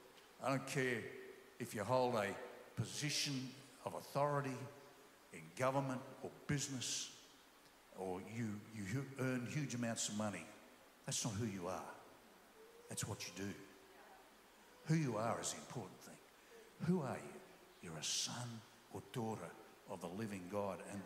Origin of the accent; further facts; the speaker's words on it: Australia; born there; I'm not saying I'm Australian, though I was born in Australia.